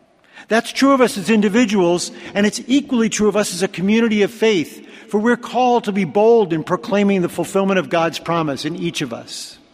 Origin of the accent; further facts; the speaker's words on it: New York City, New York, United States; growing up in New York City was the equivalent of falling down a long flight of stairs on rollerblades